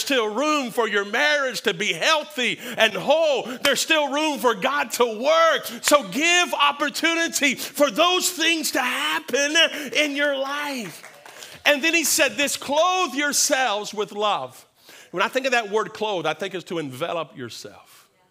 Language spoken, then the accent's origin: English; Two Egg, Florida, United States; I am from Two Egg, Florida. And we do like to take care of things sometimes.